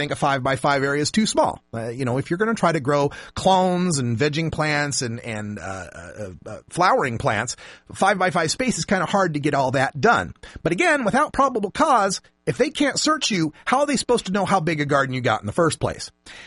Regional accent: Idaho, United States; When I was growing up in Idaho, the drinking age was 19.

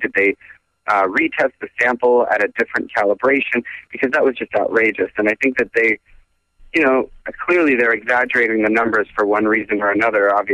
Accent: Boston, Massachusetts, United States; And we're excited about being a part of Boston Freedom Rally. That's my hometown, so I love it there, and it's a great event, and I'm excited for the first 2-day Boston Freedom Rally.

